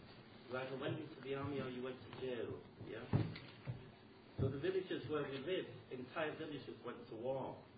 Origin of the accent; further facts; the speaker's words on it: England, United Kingdom; I'm English by the way